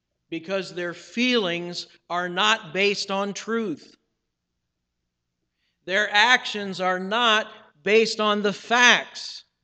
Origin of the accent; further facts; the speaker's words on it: Akron, Ohio, United States; not far from where I grew up in Akron, Ohio.